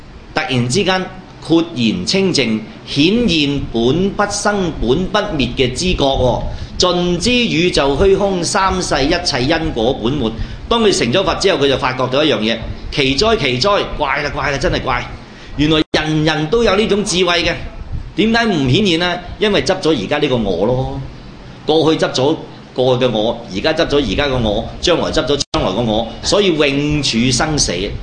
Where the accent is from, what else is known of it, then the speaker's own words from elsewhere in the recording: China; 已經同我哋中國人啊結下咗一個點啊難解難分嘅呢個因緣啊